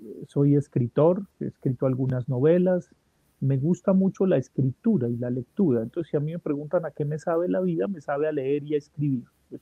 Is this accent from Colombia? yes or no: yes; Colombia; soy un ciudadano colombiano